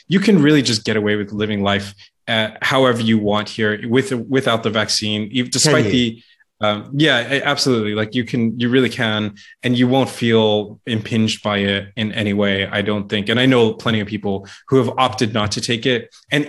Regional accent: San Diego, California, United States; He was based out of a research institution where I grew up in California, a town in San Diego.

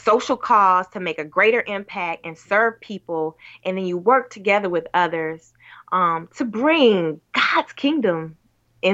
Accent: Pensacola, Florida, United States; I'm from Pensacola. I'm adventurous as all get out anyway.

